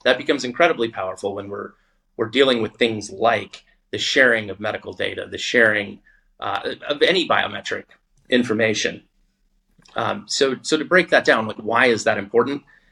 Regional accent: United States; As as an American, I can say that we've seen fits and starts for fully integrated crypto banking

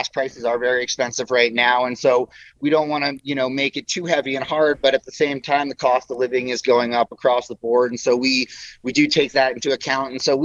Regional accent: New York, United States; also born or lived in New Jersey; I'm a New Yorker, so I'm from New Jersey and New York.

